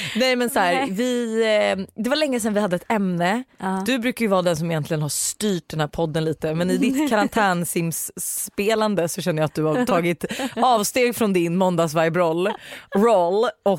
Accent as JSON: {"language": "Swedish", "town": "Danderyd", "region": "Stockholm County", "country": "Sweden", "tie": "born or raised there", "also_born_or_lived": "Australia", "lives_now": "Sollentuna, Sweden", "said": "Men jag är uppvuxen i Danderyd. Ja. Bodde en stund i Australien och bor nu i Sollentuna."}